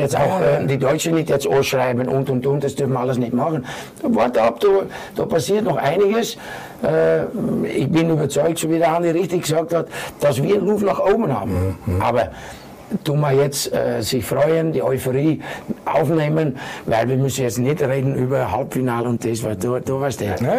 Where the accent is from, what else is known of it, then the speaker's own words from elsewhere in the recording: Austria; bei uns in Österreich